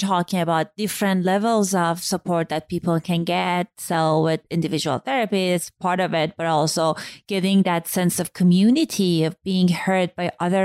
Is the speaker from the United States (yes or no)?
no; Iran; Growing up in Iran